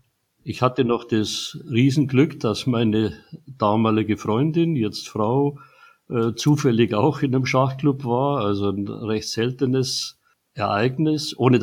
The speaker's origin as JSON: {"language": "German", "town": "Munich", "region": "Bavaria", "country": "Germany", "tie": "born or raised there", "moved": "as an adult", "lives_now": "Freiburg, Germany", "said": "ich bin 1950 in München geboren und war dort bis zu meinem 20. Lebensjahr, bevor mich dann die Liebe in den Freiburg-Breisgauer Raum verschlagen hat. Und da lebe ich bis auf ein paar Unterbrechungen, beruflich bedingt"}